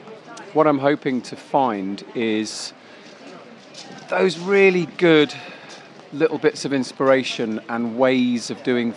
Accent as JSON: {"language": "English", "town": "Poole", "region": "South West England", "country": "United Kingdom", "said": "I'm from Poole in Dorset."}